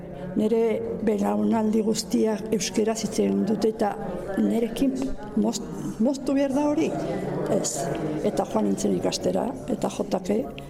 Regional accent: Pamplona, Navarre, Spain; born there; Baina nia, Iruñan jaio nintzen, eta den arderaz.

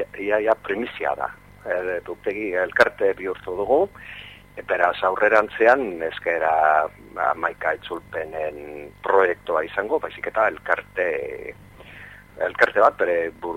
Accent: England, United Kingdom; Basque is a second language; now in Spain; gure abizen asko bikingoak dira, eta Ingalaterrakoa naiz

